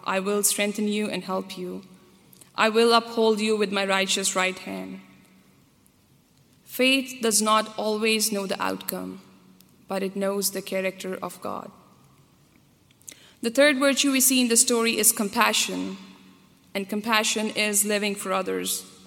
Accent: Pakistan; I grew up in Pakistan, and the era from 2007 to 2017 was a violent period in Pakistan.

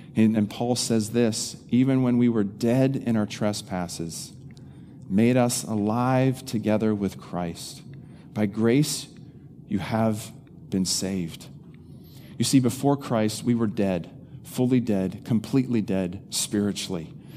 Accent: Eastern United States, United States; growing up in the Eastern part of the United States, you don't kind of have this thing that goes on.

